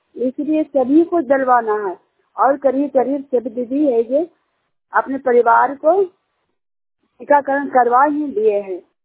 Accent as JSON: {"language": "Hindi", "town": "Jiniyar", "region": "Bihar", "country": "India", "said": "जिनियार गांव के रहने वाली हूँ और हिलसा प्रखंड नालंदा जिला का निवासी हूँ।"}